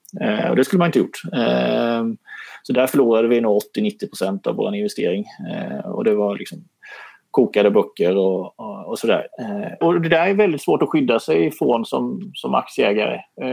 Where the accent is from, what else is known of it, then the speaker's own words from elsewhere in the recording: Småland, Sweden; när man som smålänning så är man ju vansinnig på utgifter